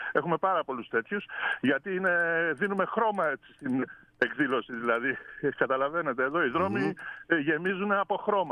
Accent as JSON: {"language": "Greek", "town": "Orchomenos", "region": "Central Greece", "country": "Greece", "said": "Γίνονται συνέχεια εκδηλώσεις εδώ στον τόπο μου, στον ερχομενό"}